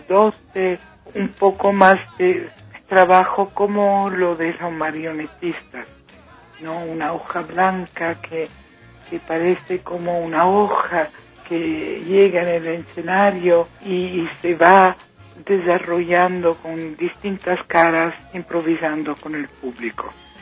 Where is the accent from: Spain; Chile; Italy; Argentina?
Italy; Rome, Lazio; moved away as an adult; now in Switzerland; Pero nací en Gringolandia, crecí en Roma, Italia. Me emigré, como mucha gente, con 20 años a París y después encontré estos 2 suizos y después llegué en Suiza